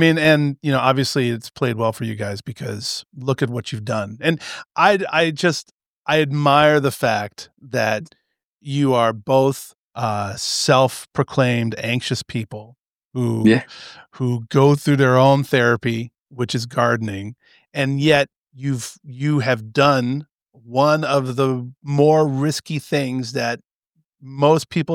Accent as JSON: {"language": "English", "region": "Hawaii", "country": "United States", "tie": "born or raised there", "said": "And so I grew up, most of my life I spent growing up in Hawaii. and I used to do a lot of body surfing."}